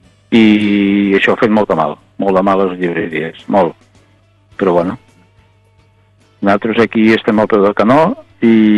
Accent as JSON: {"language": "Catalan", "town": "Vilanova i la Geltrú", "region": "Catalonia", "country": "Spain", "tie": "born or raised there", "said": "per exemple, a Vilanova, jo soc fill de Vilanova"}